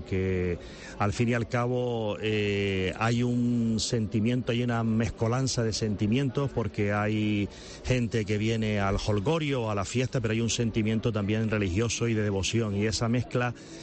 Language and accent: Spanish; Teror, Canary Islands, Spain; Hombre, nacido y criado en Teror, como bien dices